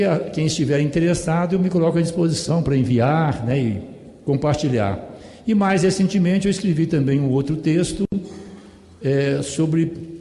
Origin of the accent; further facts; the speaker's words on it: Bocaiúva, Minas Gerais, Brazil; Eu sou de Bocaiúva, norte de Minas, então faz parte do meu território.